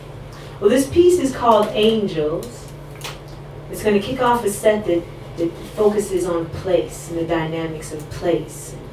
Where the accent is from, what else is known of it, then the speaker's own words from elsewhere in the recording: Chicago, Illinois, United States; now in Dublin, Ireland; I hail from Chi-Town, the Windy City.